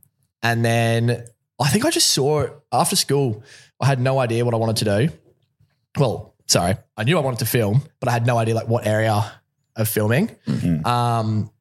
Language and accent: English; Brisbane, Queensland, Australia; I grew up in Brisbane.